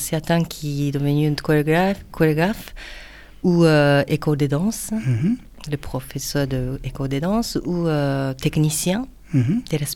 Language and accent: French; Osaka, Japan; French is a second language; Bon, moi, je viens d'Osaka.